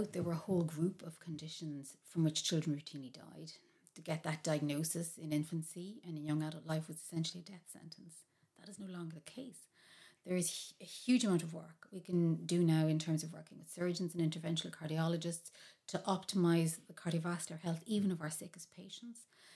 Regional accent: Ireland; I feel strongly that there are things we do really well as Irish people, and that's something we need to call out.

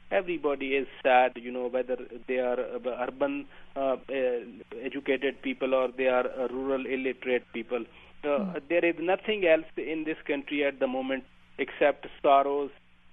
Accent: Pakistan; as a Pakistani, I have my emotions.

